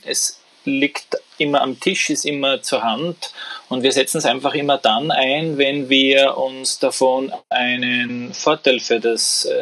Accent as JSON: {"language": "German", "country": "Austria", "said": "wir sagen Schularbeiten bei uns in Österreich"}